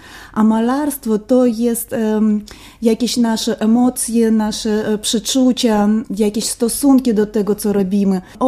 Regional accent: Brest, Brest Region, Belarus; Tak, pochodzimy oboje z Brześcia.

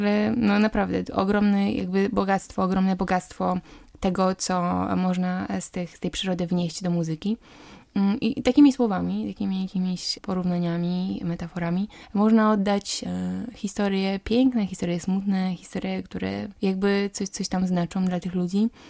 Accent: Potęgowo, Pomeranian Voivodeship, Poland; Ja w ogóle pochodzę z takiej miejscowości małej, już to kiedyś chyba opowiadałam słuchaczom.

